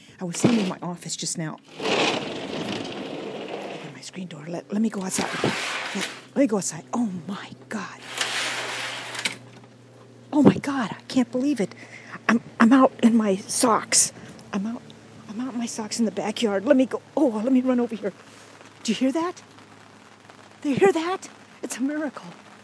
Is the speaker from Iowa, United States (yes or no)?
yes; Iowa, United States; now in California, United States; And the size of the drops are extremely tiny, so it's not like rain where I'm used to from Iowa. Well, I'm not used to it. I haven't been there for 50 years.